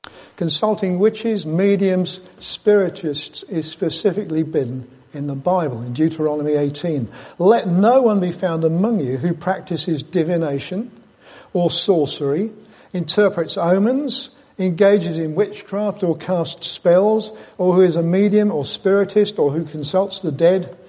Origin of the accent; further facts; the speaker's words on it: England, United Kingdom; We're English. We're British. Get off.